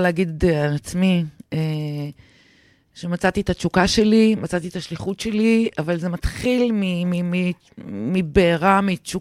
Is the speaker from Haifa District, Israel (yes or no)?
yes; Kiryat Motzkin, Haifa District, Israel; moved away; מהקריות. בקירת מוצקין, גדלתי בקירת מוצקין בשנות ה-60, מקום קטן, תמים. אמנם עזבתי לפני הרבה שנים, אבל הקריות אף פעם לא עזבו אותי.